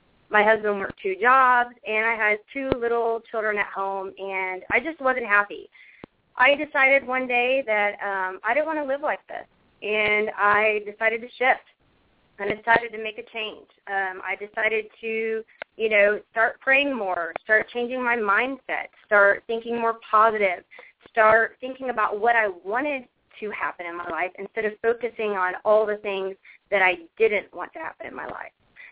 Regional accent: Dallas, Texas, United States; Yes, I grew up in the Dallas area, and my whole life I battled with self-esteem and weight issues.

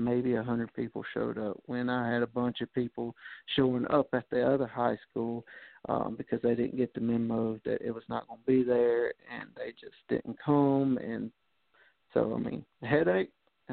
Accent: Anderson, South Carolina, United States; And that was in my hometown in Anderson, South Carolina.

